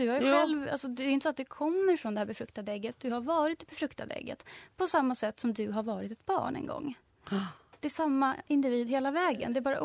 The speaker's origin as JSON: {"language": "Swedish", "country": "Iran", "said": "jag kommer själv från Iran"}